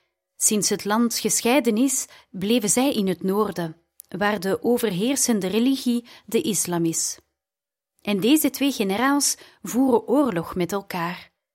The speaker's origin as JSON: {"language": "Dutch", "country": "South Sudan", "said": "Ik kom uit Zuid-Soedan"}